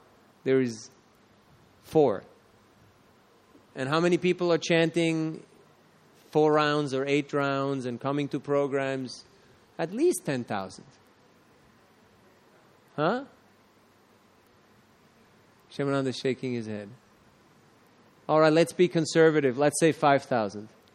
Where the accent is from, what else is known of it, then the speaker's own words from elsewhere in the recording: Switzerland; I come from Switzerland, from the mountains